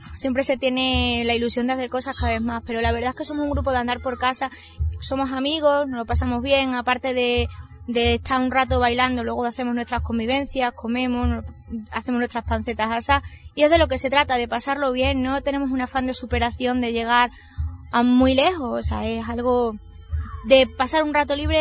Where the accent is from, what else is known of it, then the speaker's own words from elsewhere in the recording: San Vicente de Alcántara, Extremadura, Spain; Pues venimos de la, primero de la comarca de la Sierra San Pedro de los Baldíos, que engloba también Carbajo, pero nosotros somos de San Vicente de Alcántara, provincia de Badajoz.